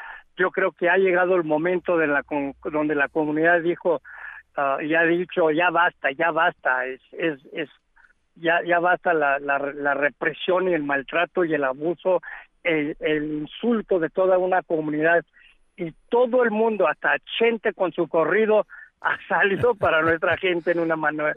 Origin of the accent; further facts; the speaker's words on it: El Paso, Texas, United States; Soy oriundo del Paso